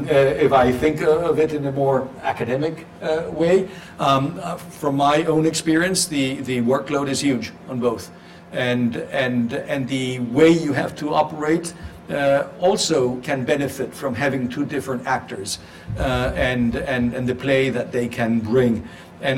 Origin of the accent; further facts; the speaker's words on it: Spain; I come from Spain. In my constitution, 1978 constitution, we say that Spain is a rule of law